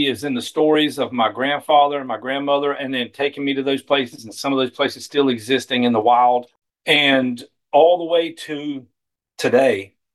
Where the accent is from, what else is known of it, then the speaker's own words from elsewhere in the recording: Jacksonville, Florida, United States; born there; Yeah, I was born in 1967 in Jacksonville.